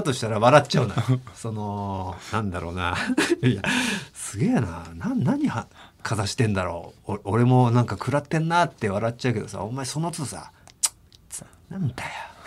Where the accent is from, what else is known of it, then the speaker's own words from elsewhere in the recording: Shizuoka, Japan; 俺の高校も一応その地元ではさすごい伝統校だしさ、うん、静岡県でもまあ東部中部西部とあって東部のまあトップと言われてる学校だったから